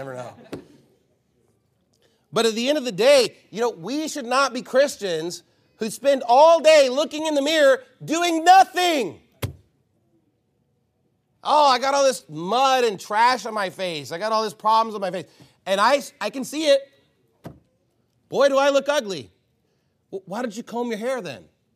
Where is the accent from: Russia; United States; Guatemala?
United States; Texas; I'm an American. I'm a Texan.